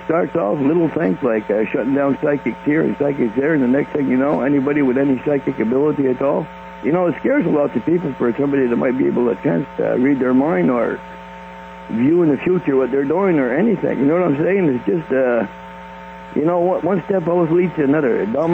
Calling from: Quebec, Canada; from Quebec.

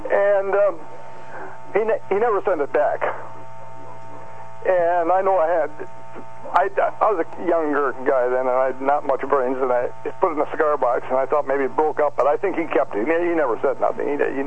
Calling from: Fond du Lac, Wisconsin, United States; Well, I'm calling from Fond du Lac, Wisconsin.

